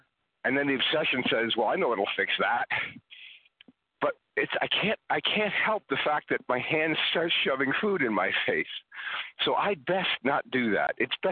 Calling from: California, United States; I'm from California.

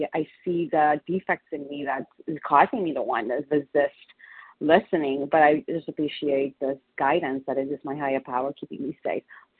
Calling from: California, United States; California.

